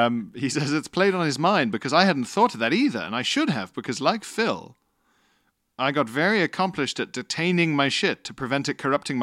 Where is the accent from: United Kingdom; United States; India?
United Kingdom; Scotland; now in Ireland; I'm Scottish/Italian living in Ireland.